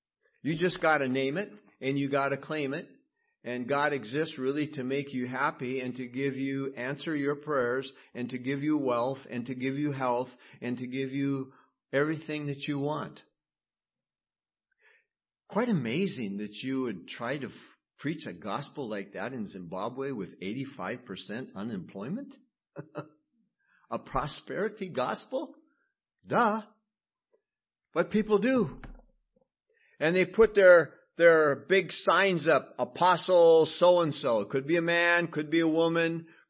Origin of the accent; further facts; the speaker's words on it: Minnesota, United States; I grew up in Minnesota.